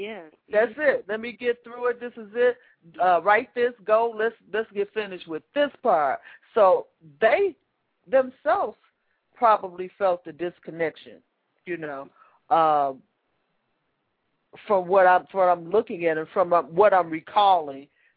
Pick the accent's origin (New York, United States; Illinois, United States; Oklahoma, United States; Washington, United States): Illinois, United States; Chicago; And I grew up in Chicago.